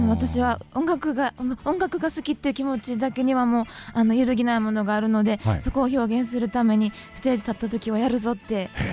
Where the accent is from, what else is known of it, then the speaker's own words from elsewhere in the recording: Kyoto, Japan; now in Tokyo, Japan; 私は京都出身で、ただいま東京で活動しております。